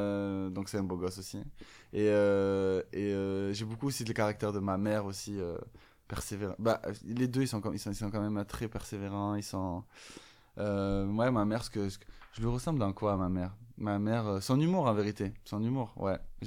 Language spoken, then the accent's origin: French; Marseille, Provence-Alpes-Côte d'Azur, France; on est marseillais